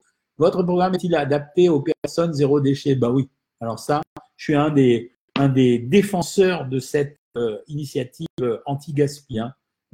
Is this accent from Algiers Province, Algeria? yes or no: no; Oran, Oran Province, Algeria; born there; Je vous suis depuis l'Algérie. Bonjour, Algérie. Je suis né à Oran, donc je connais.